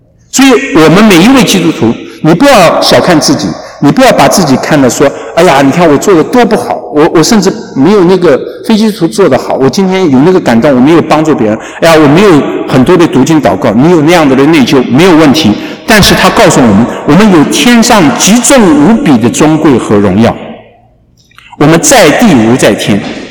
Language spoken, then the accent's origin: Chinese; China; 我是从国内来的